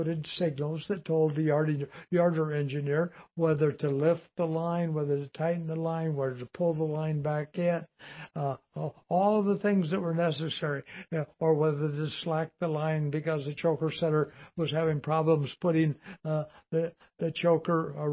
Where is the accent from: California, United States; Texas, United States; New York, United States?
California, United States; Compton; I grew up in Compton, California, which was a nice town way back when.